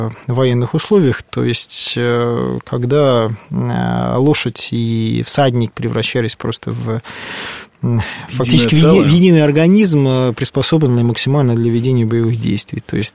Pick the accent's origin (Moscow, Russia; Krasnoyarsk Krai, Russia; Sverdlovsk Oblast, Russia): Krasnoyarsk Krai, Russia; я сам кубанский казак, я сам с Красноярского края родом.